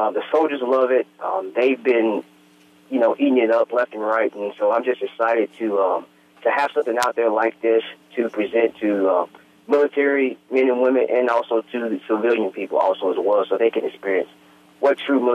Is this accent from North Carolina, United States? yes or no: no; Murfreesboro, Tennessee, United States; my hometown of Murfreesboro, Tennessee